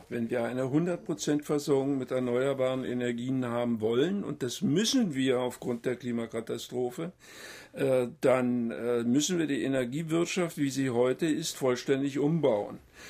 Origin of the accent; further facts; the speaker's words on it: Berlin, Germany; Ich als Berliner habe überall um mich herum die S-Bahn.